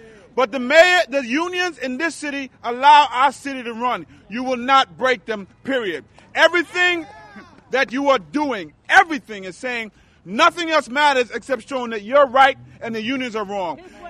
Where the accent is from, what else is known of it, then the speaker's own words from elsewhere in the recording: Brooklyn, New York, United States; I'm from Brooklyn, so excuse my language.